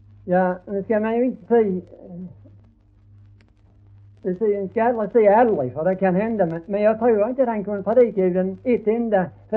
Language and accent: Swedish; Hörja, Skåne, Sweden; Jag var från Hörja församling där kyrkohörden ett har varit härte en gång i världen.